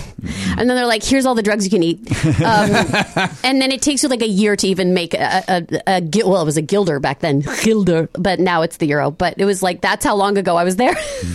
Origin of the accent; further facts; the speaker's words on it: Irvine, California, United States; In Irvine, California.